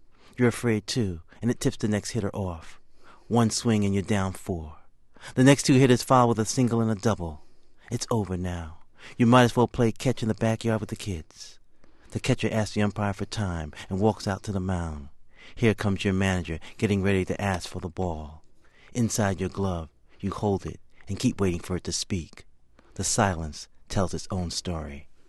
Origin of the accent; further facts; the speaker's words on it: Bronx, New York, United States; And it was something I enjoyed growing up in the South Bronx in the shadows of Yankee Stadium